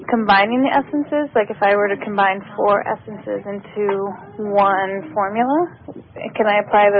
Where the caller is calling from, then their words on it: Portland, Oregon, United States; I'm calling from Portland, Oregon.